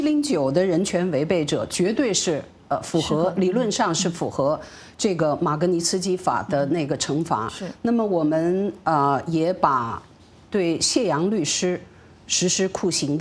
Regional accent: China; 在我们在中国长大，中国人

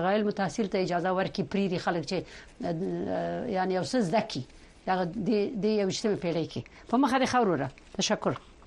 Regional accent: Afghanistan; نو تاسو افغانان موږ افغانان یو د خپل خلکو غم لرو

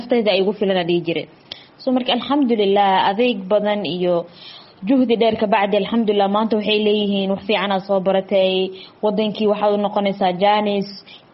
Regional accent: Mogadishu, Banaadir, Somalia; now in India; waxaan ka imaaday Soomaaliya qaasatan magaalada Muqdisho India waxaan imaaday 2016 kii

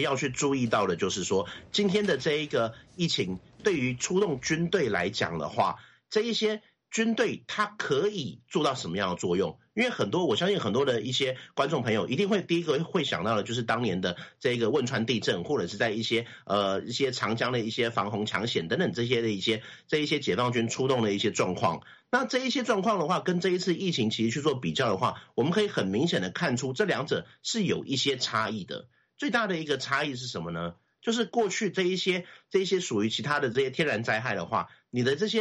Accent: Taiwan; 我们台湾这边叫做军政医学

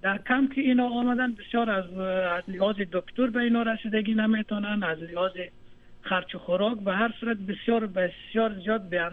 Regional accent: Afghanistan; من افغانم

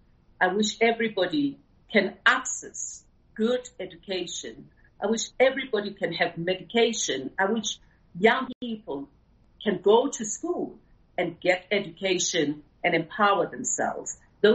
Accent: South Africa; as a South African, obviously, because there were so many atrocities happening in my country

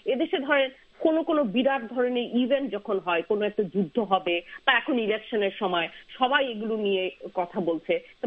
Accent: Bangladesh; আমি কিন্তু মানুষ হয়েছি তৃতীয় বিশ্বে, বাংলাদেশে বড় হয়েছি।

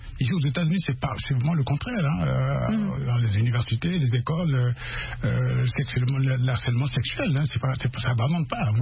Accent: Central African Republic; born there; Je suis né dans le Niapende.

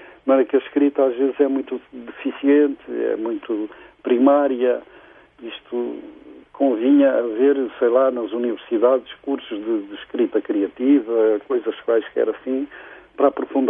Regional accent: Angola; born there; Eu nasci em Angola, tenho naturalidade portuguesa também, mas sou nascido em Angola

